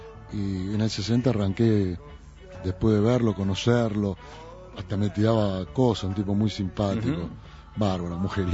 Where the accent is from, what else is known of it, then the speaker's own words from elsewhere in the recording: Argentina; No, yo soy mucho más argentino que italiano.